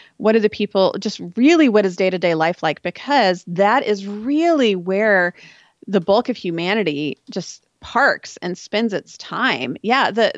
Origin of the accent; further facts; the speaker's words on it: Austin, Texas, United States; also born or lived in Central Oregon / Turkey; instead of returning back to Central Oregon where we lived, we're going to actually move back to my hometown of Austin.